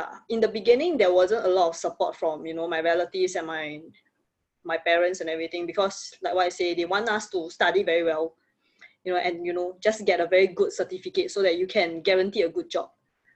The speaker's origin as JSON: {"language": "English", "country": "Singapore", "said": "So this year I'm turning 21 years old. So yeah, actually I'm from Singapore."}